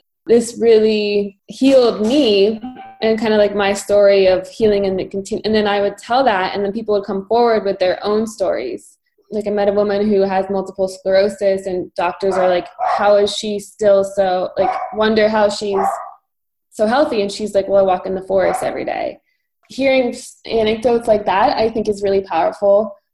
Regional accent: Washington, D.C. area, United States; I grew up outside Washington, D.C.

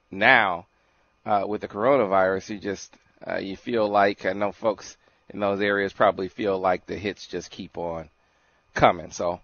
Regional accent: Flint, Michigan, United States; They were talking about even up in my hometown of Flint and all the problems that have been had with the water up there when they had turned over to the Flint River.

